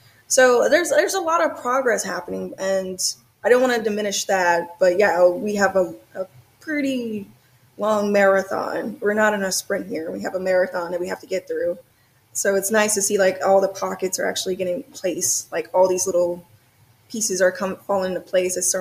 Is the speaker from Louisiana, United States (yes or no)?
yes; New Orleans, Louisiana, United States; also born or lived in Georgia; now in Los Angeles, United States; Originally from New Orleans, Louisiana. Louisiana, and I bounced around to Georgia, then Georgia for a while. And I'm basically just relocated to Los Angeles